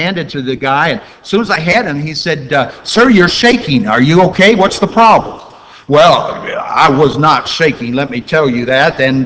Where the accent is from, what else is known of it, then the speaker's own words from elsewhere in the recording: Massachusetts, United States; Well, we're from Massachusetts.